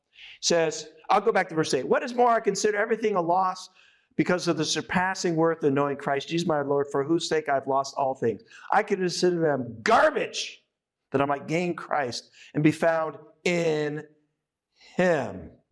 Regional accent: United States; As an American, it's kind of hard.

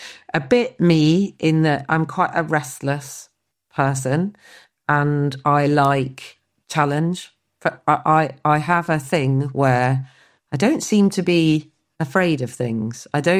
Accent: Wirral, North West England, United Kingdom; And then I think I grew up on the Wirral.

